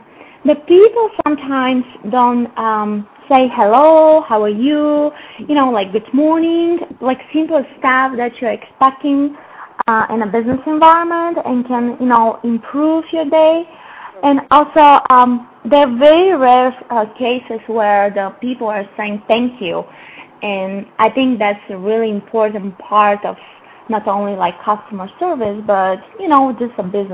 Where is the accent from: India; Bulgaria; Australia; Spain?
Bulgaria; English is a second language; moved away as an adult; now in United States; I'm originally from Bulgaria.